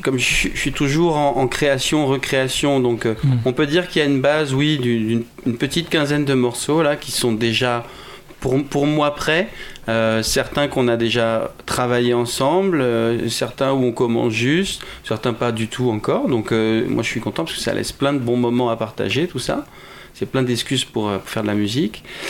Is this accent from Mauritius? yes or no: no; Réunion, France; moi, je suis arrivé à La Réunion, je suis né en 77, donc j'avais 4 ans quand j'y suis arrivé